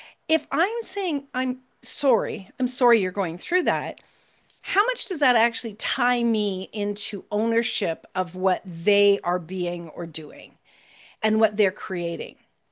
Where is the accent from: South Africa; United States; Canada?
Canada; and I'm a Canadian